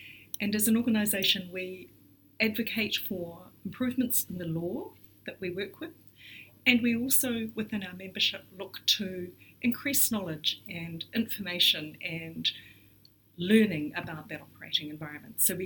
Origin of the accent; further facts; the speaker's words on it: New Zealand; I come from New Zealand.